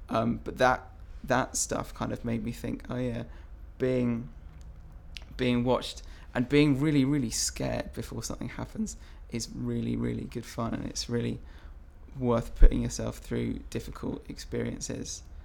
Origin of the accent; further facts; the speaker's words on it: South East England, United Kingdom; I grew up in Surrey, so the kind of outskirts of London.